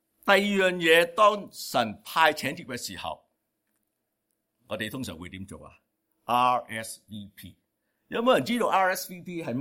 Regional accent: Hong Kong; 我细个我香港长大，我系妈妈系澳洲出世，所以我细个妈妈就爸爸妈妈就 send 咗我哋去读英文学校。

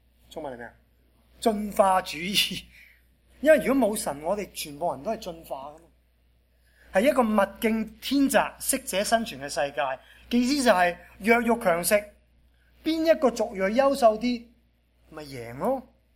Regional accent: China; 我们中国人信奉了儒家思想，信奉了二千多年

